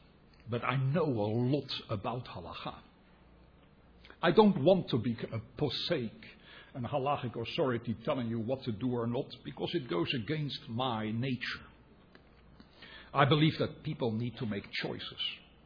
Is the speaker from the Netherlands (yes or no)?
yes; Netherlands; accent: Dutch; English is a second language; I'm saying this because of my Dutch accent. I'm sorry about that. I can't get rid of it.